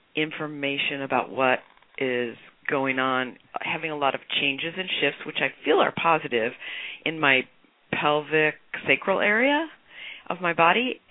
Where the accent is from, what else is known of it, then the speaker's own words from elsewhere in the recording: Santa Barbara, California, United States; I'm from Santa Barbara, California.